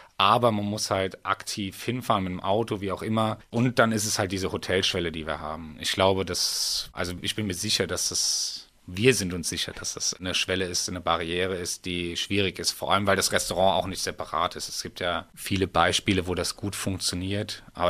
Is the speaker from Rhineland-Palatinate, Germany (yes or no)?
yes; Ebernburg, Rhineland-Palatinate, Germany; also born or lived in Bad Kreuznach; Also ich komme aus Bad Kreuznach oder bin in Bad Kreuznach geboren und bin im schönen Ebernburg aufgewachsen.